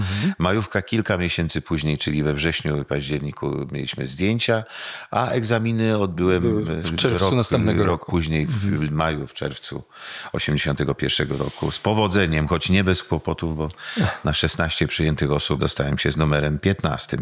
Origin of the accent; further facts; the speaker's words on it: Brzeziny, Łódź Voivodeship, Poland; pochodzę z Brzezin, to jest 20 kilometrów od Łodzi.